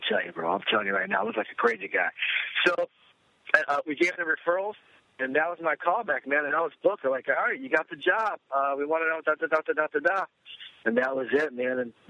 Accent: Michigan, United States; I got it was an agency, like one of the only agencies in Michigan that had that time. I moved back home from California in 2002. Had a midlife crisis, freaked out, moved back home, bought the house I grew up

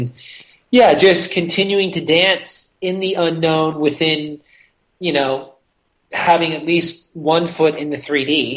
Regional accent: Kauai, Hawaii, United States; this three-month tour away from my hometown in Kauai

